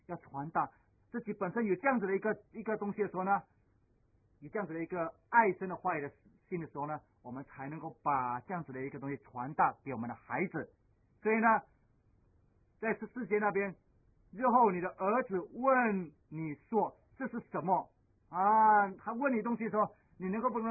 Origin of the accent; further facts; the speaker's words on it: Singapore; 我们新加坡人呢，我们的父母亲呢，都会这样子。